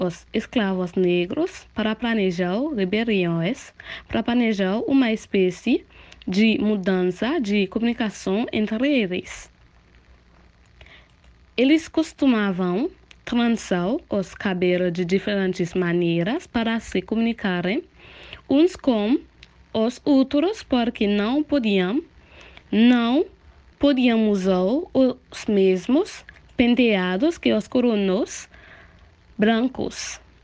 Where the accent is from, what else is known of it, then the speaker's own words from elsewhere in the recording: Hinche, Centre, Haiti; now in Brazil; Vinha do Haiti, sou originalmente de Enche, a capital do Departamento Central do Haiti. Fiz meus estudos clássicos em Enche e meus estudos universitários no campus San Cristóvão de Limonade, em Cap-Haïtien, no Departamento Norte do Haiti.